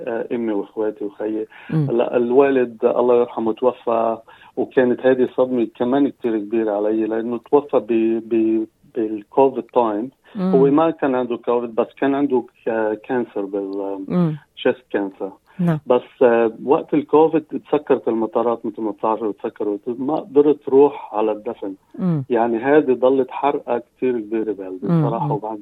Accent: Lebanon; moved away as an adult; فأنا صراحة من لبنان

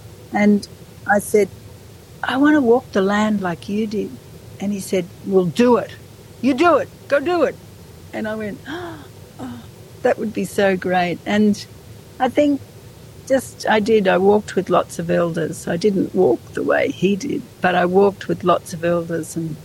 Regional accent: New South Wales, Australia; I grew up in New South Wales

